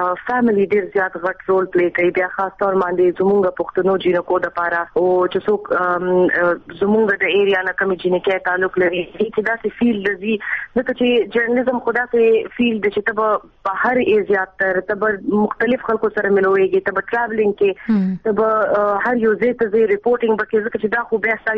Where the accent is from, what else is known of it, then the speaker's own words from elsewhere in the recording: Qatar; زه خو دلته لکه په قطر کې پیدا شوم. ایمه زما فاميلي چې دا هی دلته قطر ته راغلی وو 1987 کې او هغه راځي مونږ دلته سیټل شو یو.